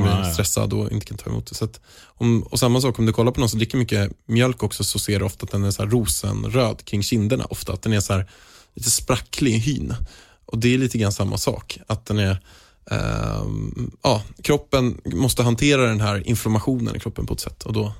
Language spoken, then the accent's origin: Swedish; Haninge, Stockholm County, Sweden; jag är uppväxt i Haninge i Vega